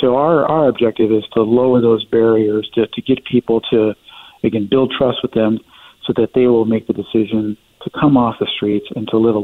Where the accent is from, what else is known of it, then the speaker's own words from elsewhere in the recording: Denver, Colorado, United States; now in Portland, United States; I come from Denver, which has, you know, it has its own issues with homelessness.